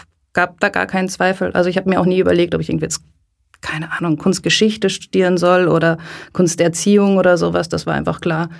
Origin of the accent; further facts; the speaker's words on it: Lörrach, Baden-Württemberg, Germany; Ich bin in der Nähe von Basel in Lörrach groß geworden.